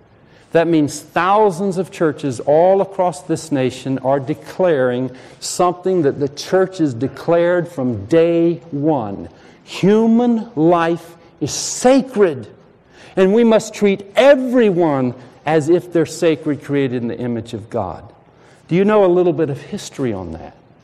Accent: the South, United States; I grew up in the South, and I never read much about Martin Luther

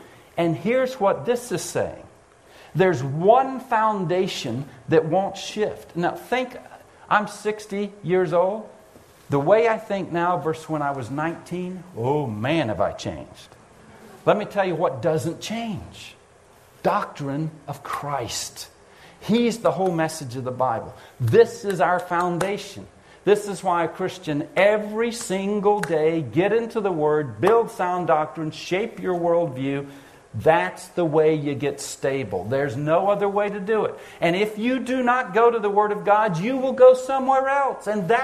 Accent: the South, United States; And I'll be honest with you, I grew up in the South.

